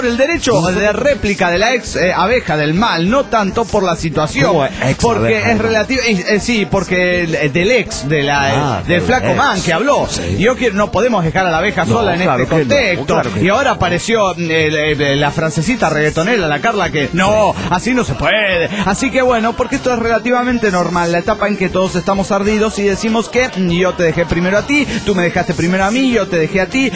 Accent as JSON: {"language": "Spanish", "region": "Mexico City", "country": "Mexico", "said": "del DF Mexicano."}